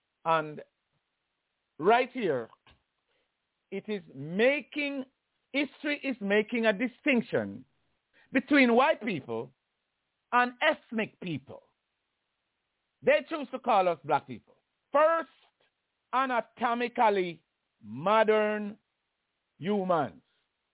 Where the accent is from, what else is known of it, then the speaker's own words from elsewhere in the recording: Jamaica; Because I come from Jamaica.